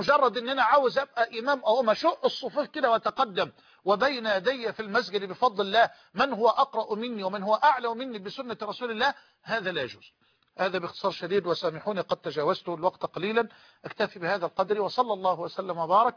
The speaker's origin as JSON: {"language": "Arabic", "town": "Mansoura", "region": "Dakahlia", "country": "Egypt", "said": "في مدينتي في مدينة المنصورة"}